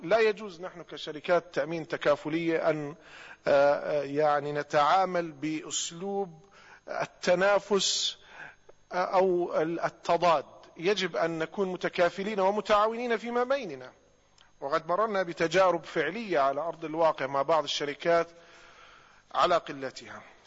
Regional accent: Jordan; هيئة التأمين كما عندنا في الأردن أو البنك المركزي

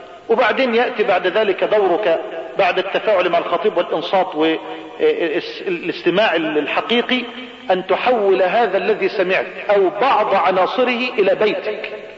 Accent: Egypt

